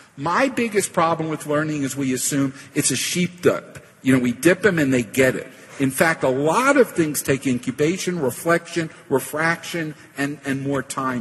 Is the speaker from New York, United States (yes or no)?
yes; New York, United States; Somebody asked why I was wearing these very bright sneakers. I'm from New York. Is anyone else here from the New York area?